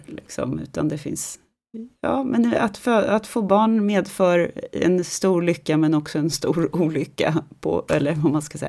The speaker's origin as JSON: {"language": "Swedish", "region": "Stockholm County", "country": "Sweden", "accent": "Stockholm dialect", "said": "om jag skulle försöka läsa upp det här för er med min stockholmska, det skulle bli jättekonstigt"}